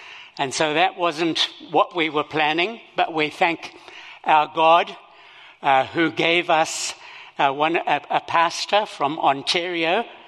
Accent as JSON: {"language": "English", "country": "Zimbabwe", "tie": "born or raised there", "accent": "Zimbabwean", "lives_now": "Canada", "said": "I have a foreign accent. I was born in Zimbabwe and grew up there, and this is the way we speak over there."}